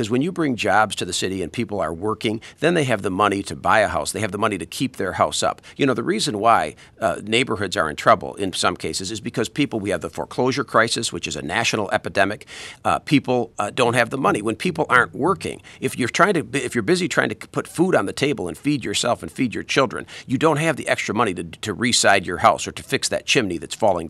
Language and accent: English; Michigan, United States; When people have said the term Metro Detroit, where are you from? Well, I'm from Metro Detroit.